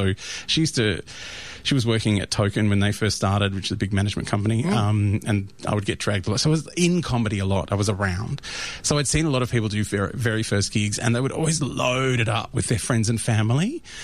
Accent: Brunswick, Victoria, Australia; I grew up in Brunswick, which is trendy now, but then was a slum.

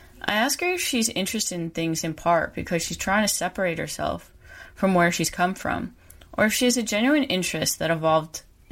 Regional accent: United States; As an American, I like these descriptions of what are obviously stereotypes about what it means to be poor and to have bad taste

